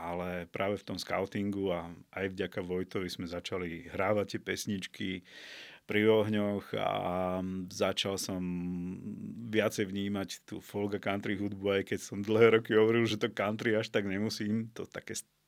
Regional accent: Piešťany, Trnava Region, Slovakia; keďže som z Piešťan, tak veľa tých kamošov samozrejme mám ešte zo základky

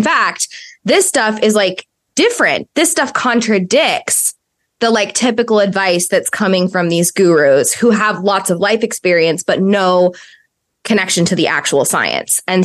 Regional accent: Sweden; I do speak Swedish. My family lives over there. I'm Swedish.

